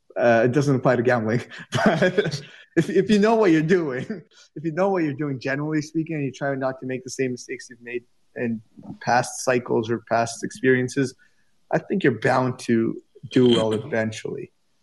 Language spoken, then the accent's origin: English; Canada; And it was a lot of money because I'm Canadian, and when you do the conversion from USD to CAD, it's quite a chunk of change for a 15-year-old.